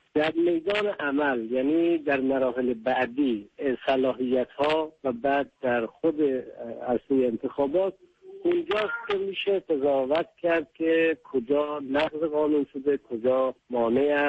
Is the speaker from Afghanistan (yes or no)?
no; Iran; من به عنوان یک ایرانی فکر می‌کنم